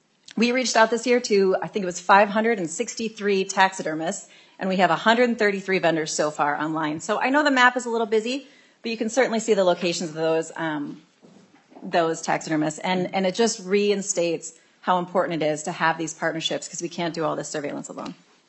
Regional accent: Minnesota, United States; so I'm extremely proud when I travel around, go to different conferences, and be able to say that I'm from Minnesota because we care here.

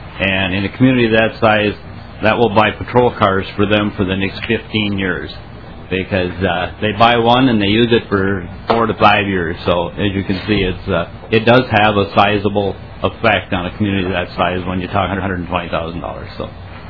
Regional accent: New York Mills, Minnesota, United States; This is for my actually my hometown of New York Mills. As I indicated, it's a population of about 1,200 people.

